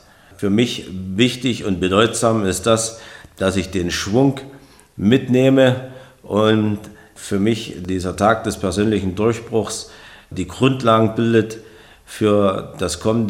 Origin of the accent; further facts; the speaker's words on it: Saxony, Germany; ich komme aus Sachsen